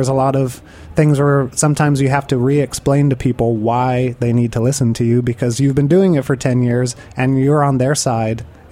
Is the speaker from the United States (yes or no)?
yes; Pomona, California, United States; a lot of Chicano designs where I grew up in Pomona is, like, very heavy Chicano. My first car was a lowrider.